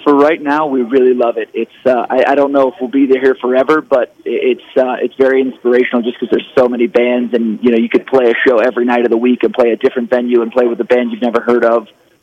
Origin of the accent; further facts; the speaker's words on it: East Coast, United States; moved away as an adult; now in Boulder, United States; I'm from the East Coast originally. I moved out here for college